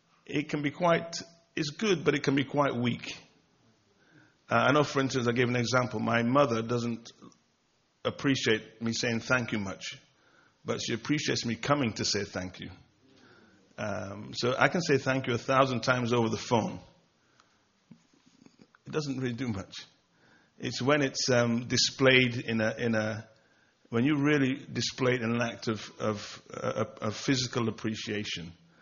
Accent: England, United Kingdom; not to mimic the Americans, amen, because we're English.

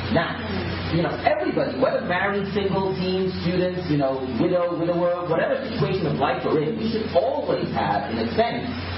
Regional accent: India; also born or lived in Europe / United States; You know, although I'm Indian, I grew up in Europe and in the States.

